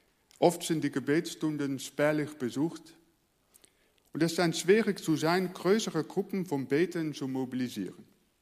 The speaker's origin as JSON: {"language": "German", "country": "Netherlands", "second_language": "German", "moved": "as an adult", "lives_now": "Germany", "said": "ich komme aus Holland und ich habe eine deutsche Frau und so kommt es, dass ich hier lebe. Vorher war ich Pastor von einer Freikirche in Berlin"}